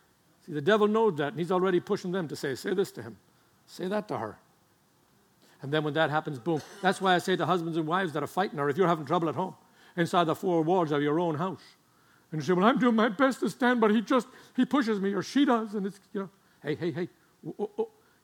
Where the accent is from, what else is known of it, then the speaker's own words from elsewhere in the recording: Ireland; I grew up in Ireland, part Catholic, part Protestant.